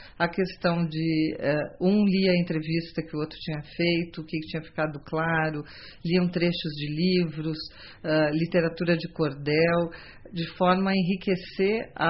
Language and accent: Portuguese; Acre, Brazil; eu vim do Acre, tenho influência da Guiana francesa, então a minha formação também passa por aí.